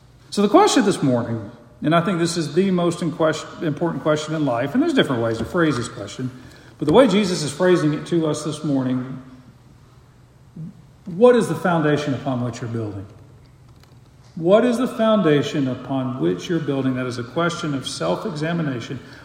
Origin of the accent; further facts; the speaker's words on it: Opelika, Alabama, United States; born there; I'm a Christian. I was born in Opelika, Alabama.